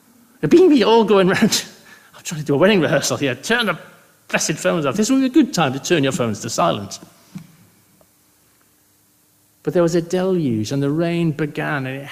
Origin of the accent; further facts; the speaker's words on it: United Kingdom; But as I say, I'm British